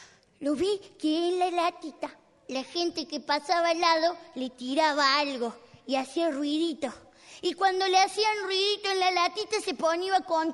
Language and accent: Spanish; Córdoba, Argentina; soy cordobés